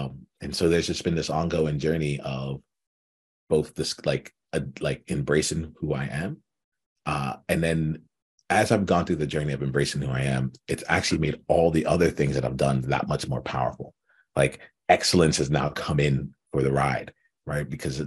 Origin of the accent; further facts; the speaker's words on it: United States; I was born in America. So I grew up as honestly an African American, right?